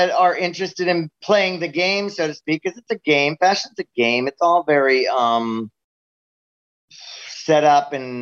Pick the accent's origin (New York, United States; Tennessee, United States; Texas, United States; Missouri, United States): New York, United States; Yeah, I grew up in Long Island, and it's not a very fashionable place. But you're right next to New York City